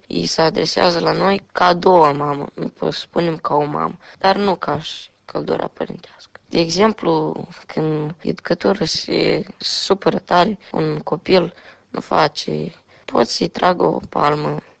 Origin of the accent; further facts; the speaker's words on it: Chișinău, Moldova; also born or lived in Crăsnășeni; M-am născut în Chișinău, am trăit 8 ani.